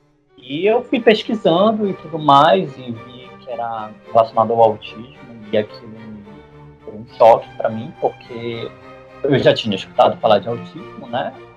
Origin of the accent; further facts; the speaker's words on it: Belém, Pará, Brazil; eu tenho 32 anos, eu sou de Belém do Pará, no Brasil